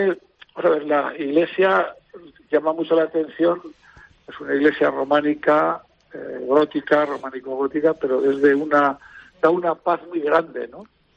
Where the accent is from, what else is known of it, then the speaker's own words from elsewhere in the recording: Madrid, Community of Madrid, Spain; now in Valencia, Spain; Soy de Madrid, sí.